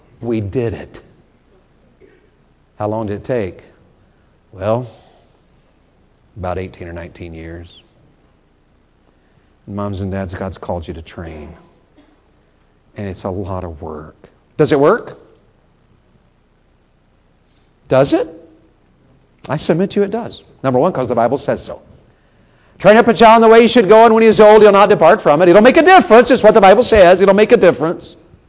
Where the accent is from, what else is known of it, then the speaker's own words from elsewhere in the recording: the South, United States; I was raised in the South, and it's the dumbest thing in the world.